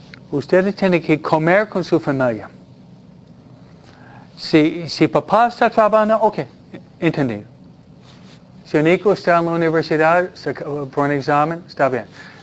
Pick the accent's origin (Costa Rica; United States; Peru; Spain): United States; New York; porque somos de Nueva York, ¿no?